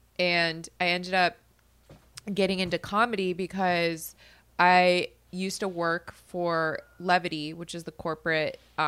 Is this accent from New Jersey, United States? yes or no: no; Las Vegas, Nevada, United States; I didn't even know what seasons were because I grew up in Vegas.